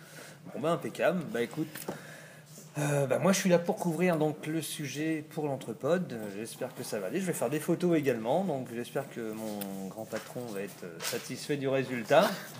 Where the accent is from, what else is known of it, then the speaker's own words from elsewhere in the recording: Rouen, Normandy, France; Je viens de Rouen, je ne connaissais pas.